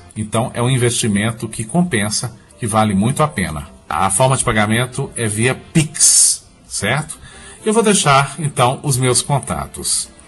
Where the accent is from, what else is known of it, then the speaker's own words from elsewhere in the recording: Sete Lagoas, Minas Gerais, Brazil; eu faço uma homenagem à minha terra natal, minha terra querida, Sete Lagoas, Minas Gerais.